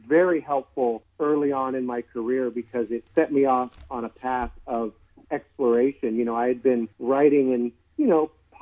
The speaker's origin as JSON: {"language": "English", "town": "Hollywood", "region": "California", "country": "United States", "tie": "born or raised there", "said": "And I was raised in Hollywood and in Laurel Canyon, and I was kind of around the industry."}